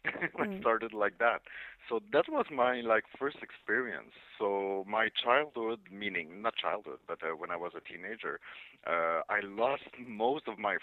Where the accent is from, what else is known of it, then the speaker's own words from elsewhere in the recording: Mont-Laurier, Quebec, Canada; because I'm from Mont-Laurier. It's a town north of Montreal in the Laurentian.